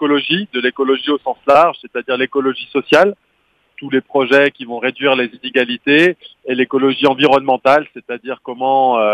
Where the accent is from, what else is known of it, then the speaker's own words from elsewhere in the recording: Saint-Étienne, Auvergne-Rhône-Alpes, France; also born or lived in Firminy; je suis un jeune homme de 37 ans, je suis né à Firminy, donc c'était important pour moi cette exposition et j'ai grandi à Saint-Étienne.